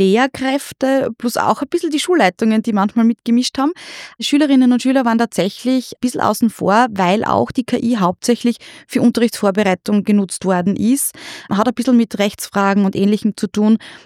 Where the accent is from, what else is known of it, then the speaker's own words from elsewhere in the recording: Styria, Austria; als Steirerin schmerzt es etwas, dass die Nutzung von West nach Ost abnimmt